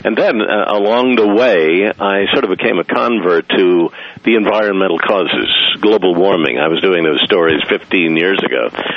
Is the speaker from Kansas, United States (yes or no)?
yes; Kansas, United States; moved away as an adult; now in Chicago, United States; Well, I'm from Kansas, and I came to Chicago 40 years ago, basically on a broadcast career.